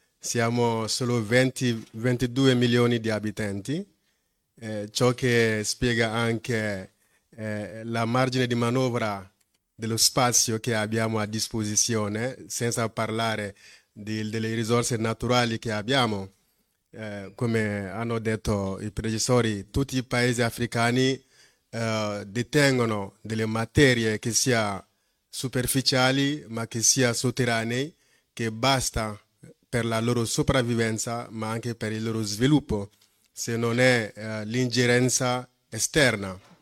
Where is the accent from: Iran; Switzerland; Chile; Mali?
Mali; now in Italy; vengo dal Mali. Sono in Italia da 2015.